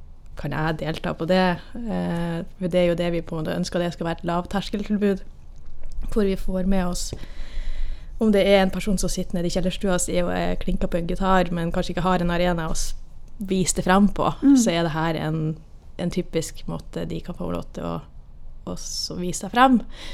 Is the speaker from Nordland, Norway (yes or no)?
yes; Dønna, Nordland, Norway; also born or lived in Oslo; now in Kongsberg, Norway; Jeg er jo egentlig fra Helgeland på Dønna på Helgeland. Men jeg har bodd mange år i Oslo.